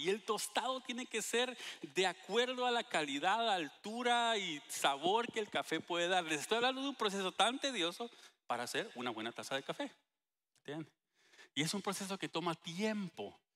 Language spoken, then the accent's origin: Spanish; Guatemala; Acabo de venir de Guatemala hace 2 semanas y es la segunda vez en 4 años que puedo regresar a mi tierra, ¿verdad?